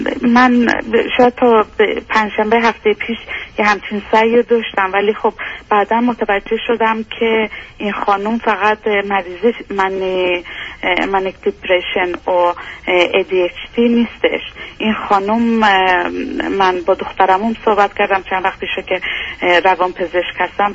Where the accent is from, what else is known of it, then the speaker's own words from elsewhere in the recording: Iran; now in Sweden; تمام همکارای من سوئدی هستن به جز خود من که از ایران میام.